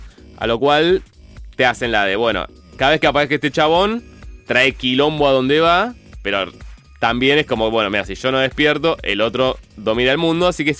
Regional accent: Argentina; exacto, somos argentinos, así que lo podemos jugar lo más tranquilo de la vida

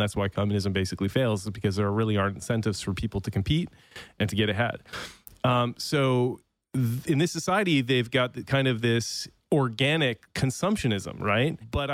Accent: Canada; Bilingual. Yeah. I grew up in Canada, so.

